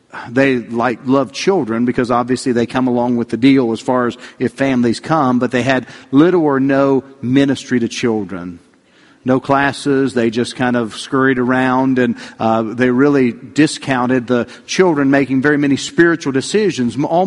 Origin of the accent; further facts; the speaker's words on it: West Virginia, United States; Well, I grew up in West Virginia, and much of the landscape is like here, a lot of country roads and a lot of little churches around in different areas.